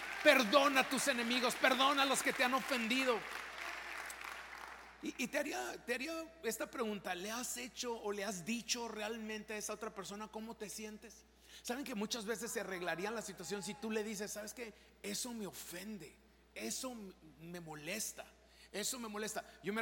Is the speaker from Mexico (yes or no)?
yes; Mexico; Y créame, soy mexicano, entonces yo puedo ser malditón.